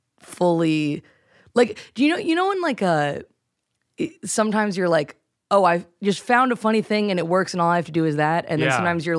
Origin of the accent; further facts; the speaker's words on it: North Carolina, United States; I grew up in North Carolina and I was like, I didn't even know we had a public transportation system.